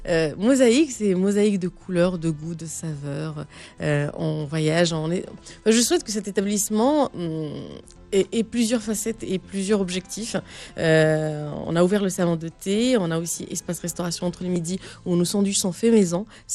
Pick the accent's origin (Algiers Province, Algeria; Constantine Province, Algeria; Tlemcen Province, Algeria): Tlemcen Province, Algeria; Tlemcen; also born or lived in Oran; On a commencé par Tlemcen, la ville où j'habite, où ma famille habite, où j'ai grandi aussi un peu.